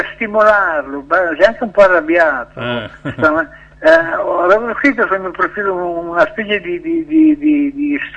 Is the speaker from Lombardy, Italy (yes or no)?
yes; Milan, Lombardy, Italy; born there; sono nato a Milano.